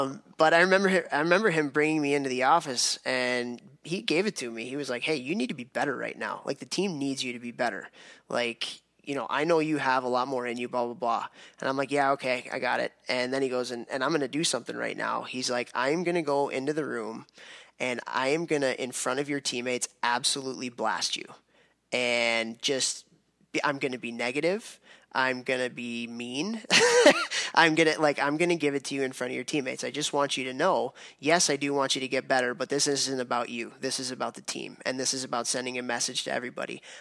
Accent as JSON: {"language": "English", "town": "Chicago", "region": "Illinois", "country": "United States", "tie": "born or raised there", "said": "I didn't want to leave the Midwest. I grew up in Chicago and kind of wanted to stay closer to home."}